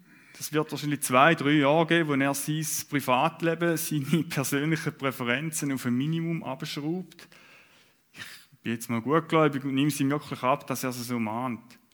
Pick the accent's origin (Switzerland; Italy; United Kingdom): Switzerland; Die gegenseitige Unterordnung können wir als Schweizer mit demokratischem Verständnis, glaube ich, gut verstehen.